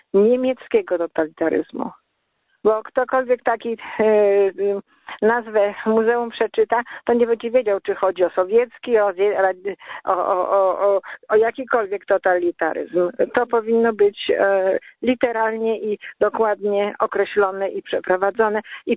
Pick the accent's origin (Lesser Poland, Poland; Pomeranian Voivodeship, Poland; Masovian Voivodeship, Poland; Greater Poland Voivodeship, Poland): Masovian Voivodeship, Poland; Warsaw; nie jestem z Łodzi, tylko z Warszawy